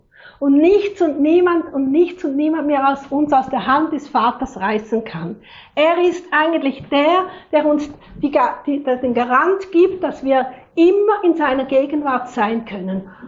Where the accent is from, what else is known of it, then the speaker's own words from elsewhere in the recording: Switzerland; bei uns in der Schweiz sagen wir, sind die Heim.